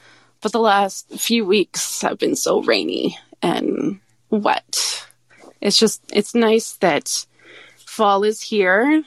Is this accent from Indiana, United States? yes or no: yes; Indiana, United States; and I are from Indiana originally. We didn't meet until we were in college in Michigan. But yeah, we're from the Midwest.